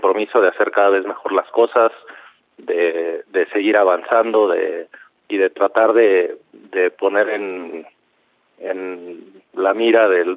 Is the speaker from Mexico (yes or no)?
yes; Mexico; que nosotros como mexicanos seamos los primeros que nos la creemos